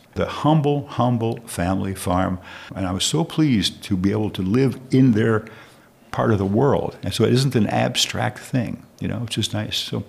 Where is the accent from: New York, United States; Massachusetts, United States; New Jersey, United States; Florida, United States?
New Jersey, United States; Newark; now in Wisconsin, United States; I was born in Newark, New Jersey. When I was a young boy, prior to fifth grade, I could look out the back window and see the Empire State Building. And I had never seen a cow.